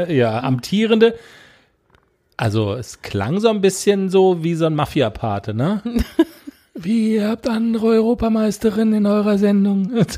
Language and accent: German; Baden-Württemberg, Germany; also Baden-Württemberg. Das ist ja schon mal super, da kommen wir auch her, aus dem Schwarzwald allerdings.